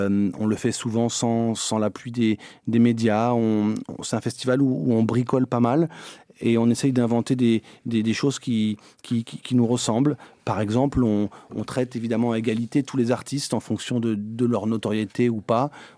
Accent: Aubervilliers, Île-de-France, France; Un territoire que je connais bien, qui est le mien, là où j'ai grandi

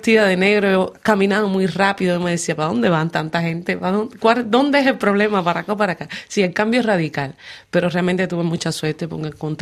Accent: Cuba; Bueno, de niña la música en Cuba es la música live

